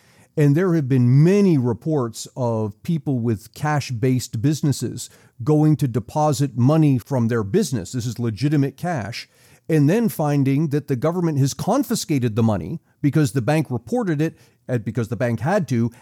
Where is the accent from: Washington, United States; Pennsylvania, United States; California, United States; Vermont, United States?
Pennsylvania, United States; My home state of Pennsylvania is considering a bill